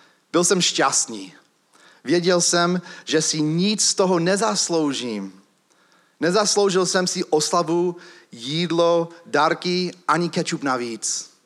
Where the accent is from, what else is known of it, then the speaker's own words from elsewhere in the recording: Chicago, Illinois, United States; Vyrůstal jsem v Chicagu